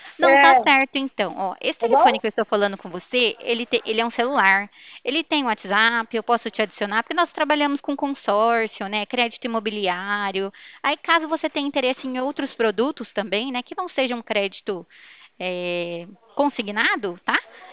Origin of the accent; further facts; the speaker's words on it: Ribeirão Preto, São Paulo, Brazil; Eu sou aqui de Ribeirão Preto também